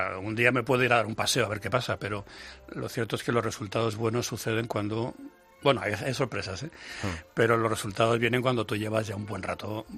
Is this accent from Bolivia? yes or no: no; Madrid, Community of Madrid, Spain; yo soy de Madrid, viví en Madrid, aunque ahora hace ya mucho que vivo fuera, pero yo soy de aquí, de San Blas, vaya, ¿no? De un barrio de Madrid, donde la naturaleza no se puede ni concebir